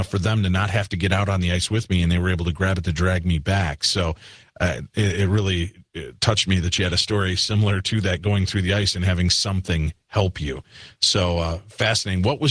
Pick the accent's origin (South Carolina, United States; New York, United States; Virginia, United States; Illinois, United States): Illinois, United States; I grew up in Illinois myself, and not too far removed from the winters in Wisconsin.